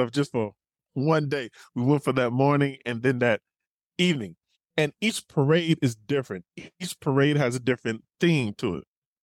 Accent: Mobile, Alabama, United States; I am from Mobile, Alabama, Southern State.

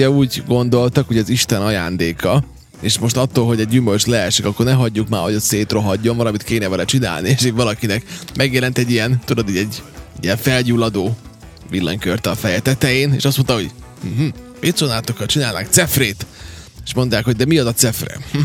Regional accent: Vojvodina, Serbia; mi itt nőttünk fel Vajdaságban, a pálinka az elkerülhetetlen.

